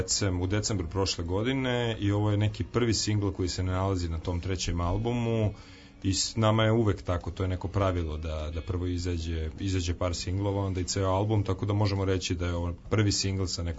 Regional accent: Vrbas, Vojvodina, Serbia; bend je nastao u Vrbasu, u mom rodnom gradu

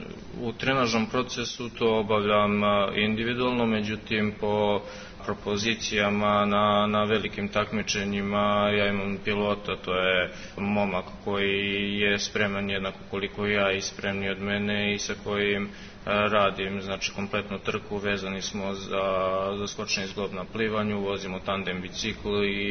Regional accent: Čačak, Šumadija and Western Serbia, Serbia; ja sam opet iz Čačka, moram da putujem u Kragujevac i zbog plivanja, jer mi nemamo zatvoren bazen

